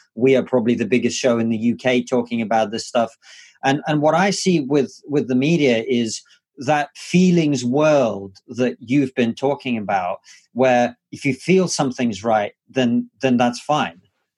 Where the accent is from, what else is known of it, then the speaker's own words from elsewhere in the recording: Russia; Well, hey, man, I'm from Russia, so I've been warning people it's been coming for a long time.